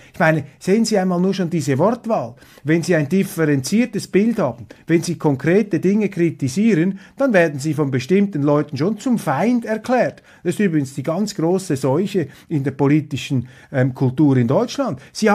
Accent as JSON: {"language": "German", "country": "Switzerland", "said": "Als Schweizer bin ich kein Freund des dekretierten Durchregierens."}